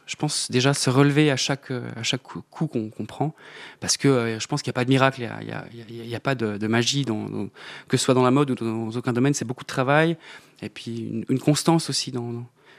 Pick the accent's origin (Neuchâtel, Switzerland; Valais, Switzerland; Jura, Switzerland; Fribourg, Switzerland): Jura, Switzerland; moi, je me sens jurassien avant de sentir Suisse, c'est clair.